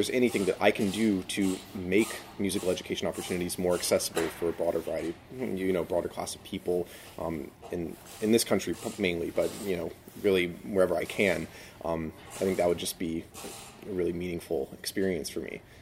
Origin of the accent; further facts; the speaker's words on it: Florence, South Carolina, United States; so I grew up in Florence, South Carolina, where there is no music school, no conservatory.